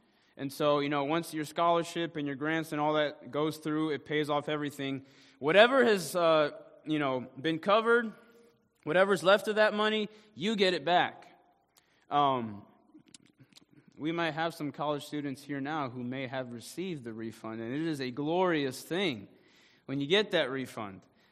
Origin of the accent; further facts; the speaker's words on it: New York, United States; So, I'm from Harlem, New York. And growing up in that part of Manhattan, my family, they didn't have a lot of money.